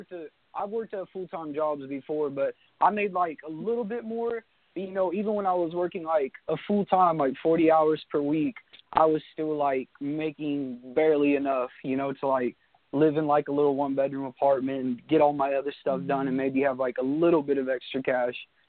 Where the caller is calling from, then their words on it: Delaware, United States; I'm calling from Delaware.